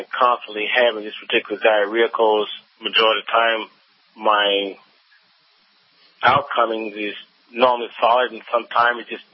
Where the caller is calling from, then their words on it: Hillsboro, Texas, United States; also born or lived in Houston; so I'm in Texas, and I moved from Houston to Hillsboro, Texas, in the early 90s